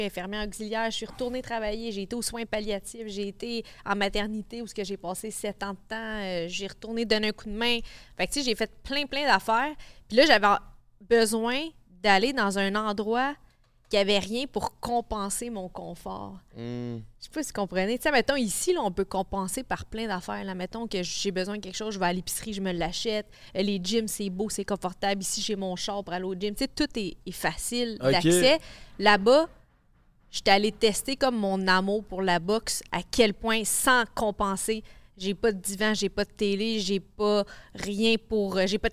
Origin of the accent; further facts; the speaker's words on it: Joliette, Quebec, Canada; J'ai un cheval, moi je viens de la ferme, je viens de Joliette, je suis retournée dans ma famille.